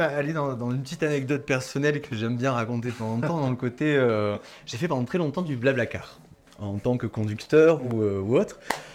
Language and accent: French; Toulouse, Occitanie, France; je suis toulousain, hein, le sud, quoi, le sourire.